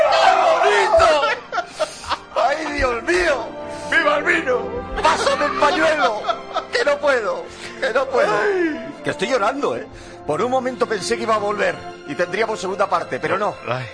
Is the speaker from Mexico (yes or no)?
no; Basque Country, Spain; al norte, a mi tierra, a Euskadi.